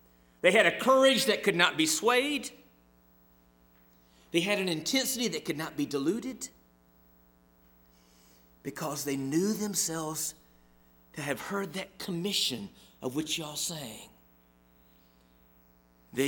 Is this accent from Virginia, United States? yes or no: no; Montgomery, Alabama, United States; 61 years ago, in my hometown of Montgomery, Alabama, May of 1961